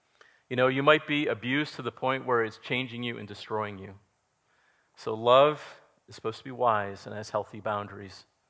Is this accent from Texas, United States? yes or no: no; Massachusetts, United States; So I grew up in Massachusetts. We'd have the big Christmas party at home.